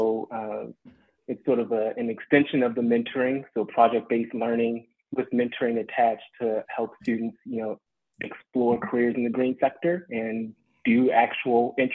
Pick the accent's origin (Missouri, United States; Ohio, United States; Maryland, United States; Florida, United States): Maryland, United States; Baltimore; So growing up in Baltimore, we had a creek that ran through our neighborhood, and I would just go down to the creek and watch the crayfish